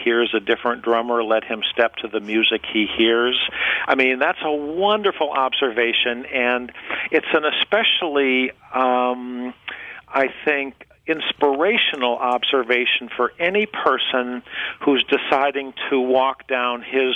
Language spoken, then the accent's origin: English; Midwest, United States; I'm a Midwesterner, as you recall